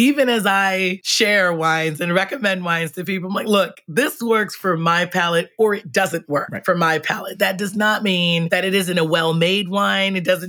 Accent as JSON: {"language": "English", "region": "New York", "country": "United States", "said": "I'm from New York. A bagel everywhere else tastes very different to me. It's not New York water."}